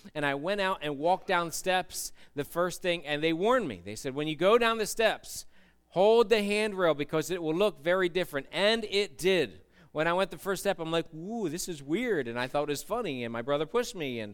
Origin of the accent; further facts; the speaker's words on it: Phoenixville, Pennsylvania, United States; when I was growing up in Phoenixville, this is where I spent my elementary and middle school years, we were on Griffin Street